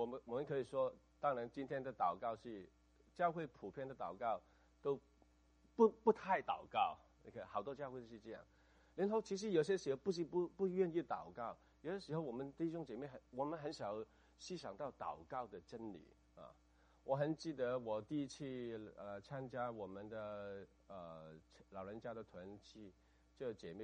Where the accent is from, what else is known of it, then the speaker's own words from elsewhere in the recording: Hong Kong; 这个跟我香港人做事不一样啊。